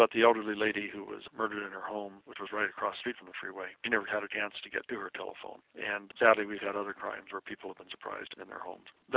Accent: San Bernardino, California, United States; But when I grew up in San Bernardino, it was a wonderful place to grow up. It was a great community, and still is.

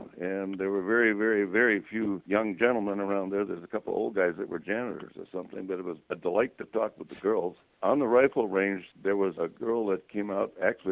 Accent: Chicago, Illinois, United States; born there; I was born in Chicago.

